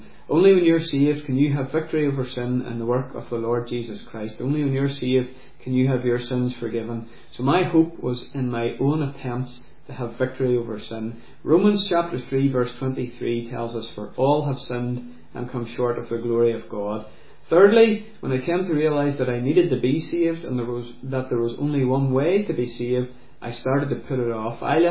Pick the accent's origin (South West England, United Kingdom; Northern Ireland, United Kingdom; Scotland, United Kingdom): Northern Ireland, United Kingdom; Londonderry; I'm originally from Londonderry, but I now live just outside Microfield